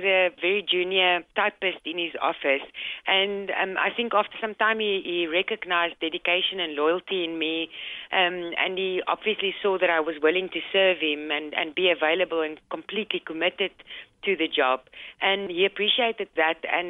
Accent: South Africa; born there; I was born in South Africa, to the north of South Africa in 1970.

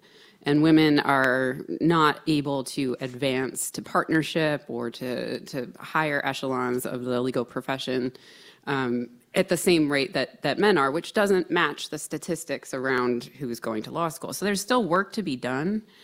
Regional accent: Midwest, United States; wanting to be a good patriot, growing up in the Midwest.

